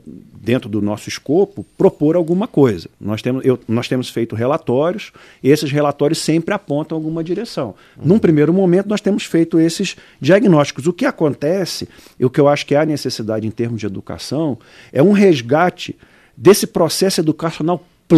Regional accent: Rio de Janeiro, Brazil; now in Brasília, Brazil; Eu também sou carioca, né? Eu estou aqui em Brasília já há 30 anos, mas eu tenho a naturalidade, né?

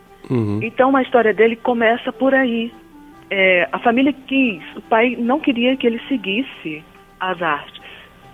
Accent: Goiás, Brazil; É porque que nós somos aqui do interior.

